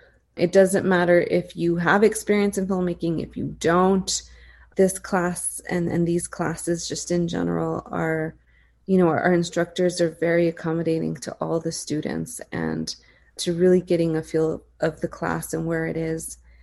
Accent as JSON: {"language": "English", "town": "El Paso", "region": "Texas", "country": "United States", "also_born_or_lived": "San Francisco", "said": "I'm originally from El Paso, but I was in San Francisco for 12 years. And I moved back in 2011"}